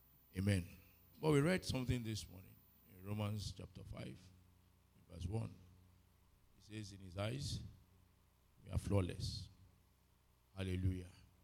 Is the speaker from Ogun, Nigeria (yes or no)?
yes; Abeokuta, Ogun, Nigeria; I traveled, I went to Abeokuta, I went to my hometown, and on my way, I passed that spot.